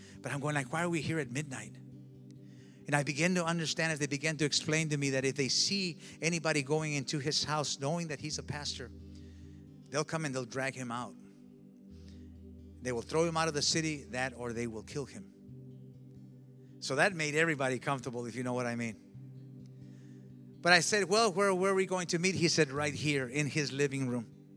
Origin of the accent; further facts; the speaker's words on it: United States; I'm American, so I'm John Wayne. You know, I'm the hero there. I'm the celebrity. I come from the Americas.